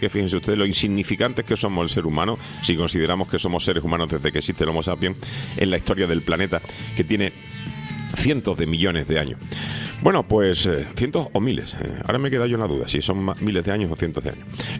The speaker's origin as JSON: {"language": "Spanish", "region": "Andalusia", "country": "Spain", "tie": "born or raised there", "said": "popularmente conocido en mi tierra natal porque era sevillano"}